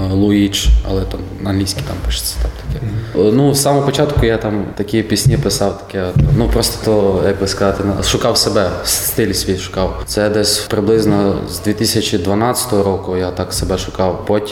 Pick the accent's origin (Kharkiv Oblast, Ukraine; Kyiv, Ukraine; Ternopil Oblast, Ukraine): Kharkiv Oblast, Ukraine; Kharkiv; now in Lviv, Ukraine; Я сам родом з Харкова, закінчив школу.